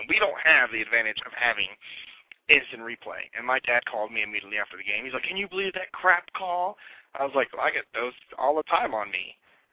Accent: Southeast, United States; Of course, I grew up in the South, Southeast to be particular, and everything down there is just football crazy.

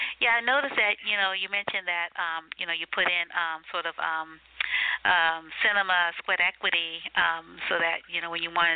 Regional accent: New Orleans, Louisiana, United States; and I'm from New Orleans

